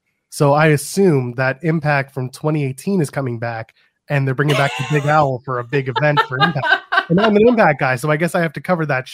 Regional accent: England, United Kingdom; accent: English; I just got rid of my English accent just to make sure everyone understood we are not the same.

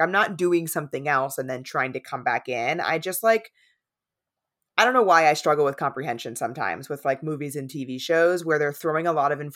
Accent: San Diego, California, United States; Yeah, like I grew up in San Diego, which is obviously quite close.

